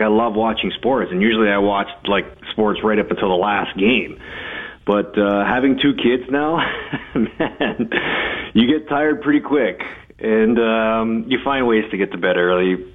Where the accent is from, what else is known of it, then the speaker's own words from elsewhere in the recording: Toronto, Ontario, Canada; now in Buffalo, United States; I'm a Bills fan just because I'm from Toronto.